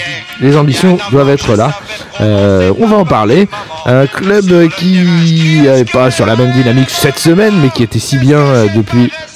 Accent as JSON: {"language": "French", "town": "Paris", "region": "Île-de-France", "country": "France", "said": "ça me fait plaisir en tant que Parisien de le balancer."}